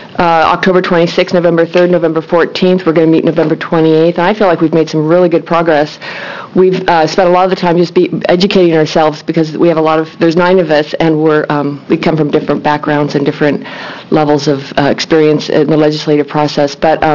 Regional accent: McMinnville, United States; I'm from McMinnville.

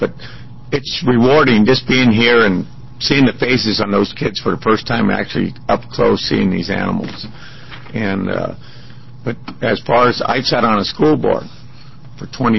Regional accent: Oregon, United States; from Tillamook County. I'm a former resident over there for the past 35 years.

